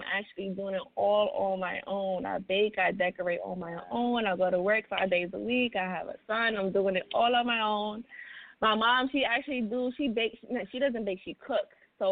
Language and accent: English; Brooklyn, New York, United States; I'm from Brooklyn, New York.